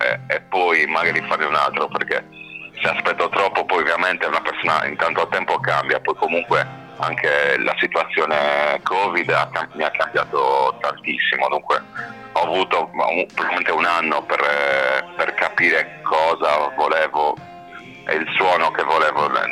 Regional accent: Genoa, Liguria, Italy; ho usato da buon genovese

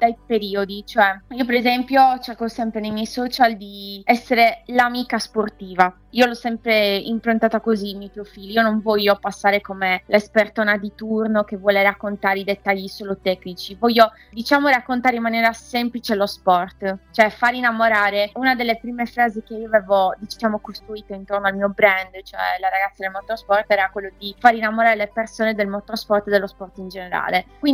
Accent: Cagliari, Sardinia, Italy; perché io sono fiera di essere sarda e sono di Cagliari

